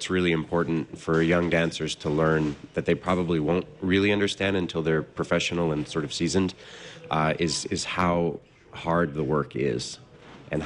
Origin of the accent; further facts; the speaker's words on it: Maine, United States; now in Kansas City, United States; I am from Maine originally. My wife and I and two children live in Kansas City.